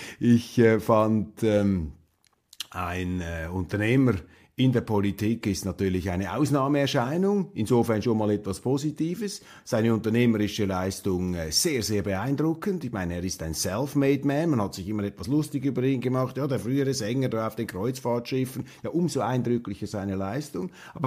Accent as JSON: {"language": "German", "country": "Switzerland", "said": "bei uns in der Schweiz"}